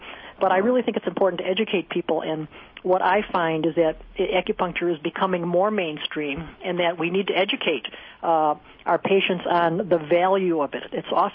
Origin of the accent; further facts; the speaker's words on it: Buffalo, New York, United States; And I grew up in Buffalo, New York. I'm an Italian, so it's good to hear all of your Eastern accents as I sit here in California.